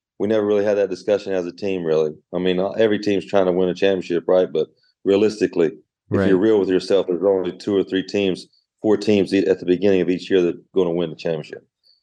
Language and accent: English; Bell, West Virginia, United States; I'm from Bell, West Virginia. I don't know if you know much about Bell, West Virginia, but I love Bell, West Virginia.